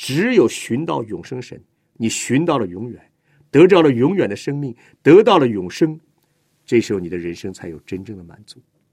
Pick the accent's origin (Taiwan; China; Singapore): China; 虚空不是我们中国人讲的空哈、空无哈，不是。